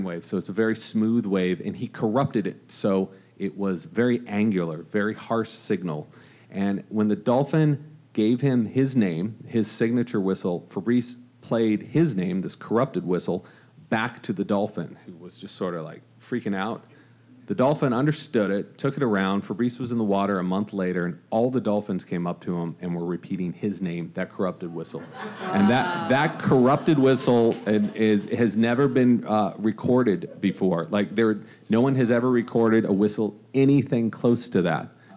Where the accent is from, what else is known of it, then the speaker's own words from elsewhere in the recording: California, United States; and I grew up in Orange County.